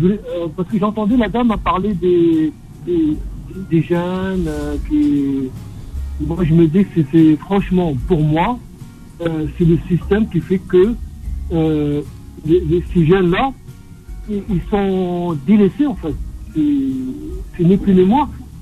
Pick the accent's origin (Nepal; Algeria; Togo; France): Algeria; Oran, Oran Province; je suis un Algérien, d'Oran.